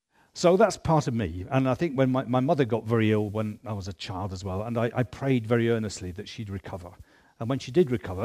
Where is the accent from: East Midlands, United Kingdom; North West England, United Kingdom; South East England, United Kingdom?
North West England, United Kingdom; Salford; born there; Well, I was born in Salford, Greater Manchester, in 1952. I'm still part of that generation that was born just before rationing finished